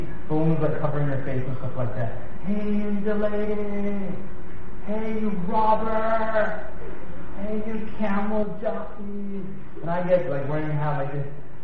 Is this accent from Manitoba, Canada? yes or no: yes; Winnipeg, Manitoba, Canada; we grew up in Hicktown, Winnipeg, where we were the only black kids in school